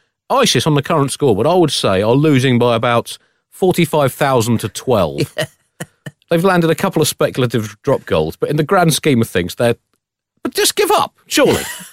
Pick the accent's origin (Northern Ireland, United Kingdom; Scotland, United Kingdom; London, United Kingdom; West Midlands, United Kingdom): London, United Kingdom; Or I was not thinking, as a Londoner, right, I hope the mayor gets a bit creative on this one.